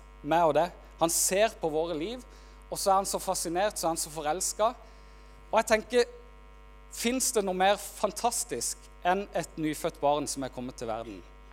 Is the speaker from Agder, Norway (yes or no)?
yes; Farsund, Agder, Norway; Der jeg kommer fra Farsund, så sier en født med gullhår i rumpa.